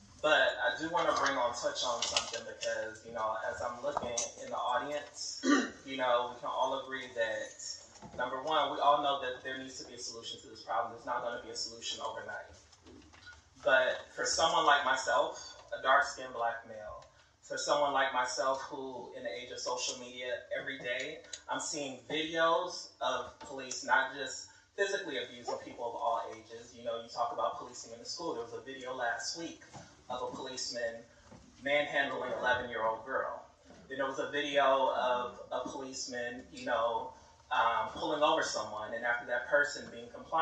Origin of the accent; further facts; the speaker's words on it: Oakland, California, United States; someone growing up in Oakland who's had police come in my house, been in handcuffs, stopped and questioned